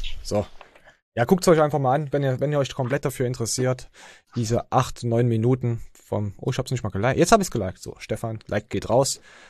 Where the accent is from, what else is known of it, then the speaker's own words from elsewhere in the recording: Germany; warum bedenke ich als Deutscher dann wieder, dass es abwertend ist?